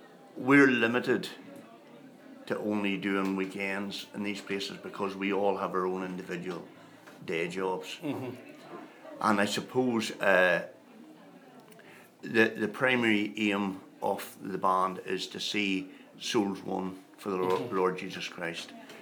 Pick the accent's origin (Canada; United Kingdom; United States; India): United Kingdom; Northern Ireland; we're from Ireland and we've come over here for the weekend, and normally what we would be doing is playing at home in Northern Ireland around the various churches